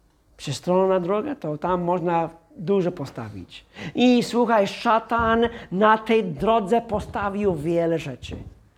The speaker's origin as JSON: {"language": "Polish", "region": "Texas", "country": "United States", "said": "Jestem z Teksasu. Lubimy bardzo przestronne drogi. Nasze ulice osiedlowe wyglądają jak autostrady w Polsce, nie? Takie szerokie!"}